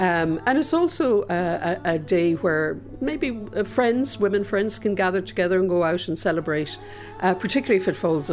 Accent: Munster, Ireland; growing up in Kerry.

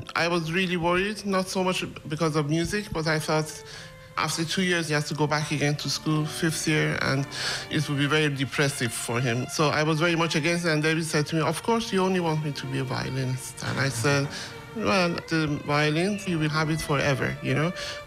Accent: Tehran, Tehran Province, Iran; also born or lived in Vienna; now in Dublin, Ireland; I'm from Tehran, Iran. I'm a pianist. I came here in 1985

